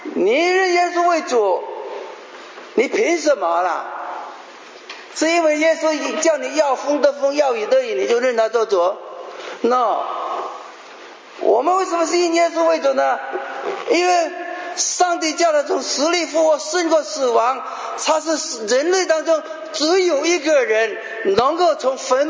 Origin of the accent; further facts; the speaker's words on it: China; 我们中国人是很爱面子的，所以连翻译圣经都把它翻译的好听一点。